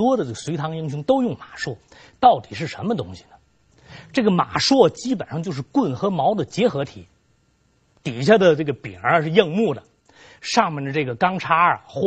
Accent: China; 我们中国人耳熟能详

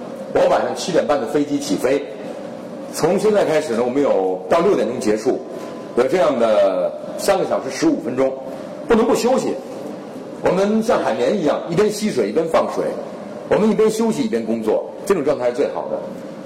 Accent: Beijing, China; 家里世代北京，我是第8代，一直世居南城

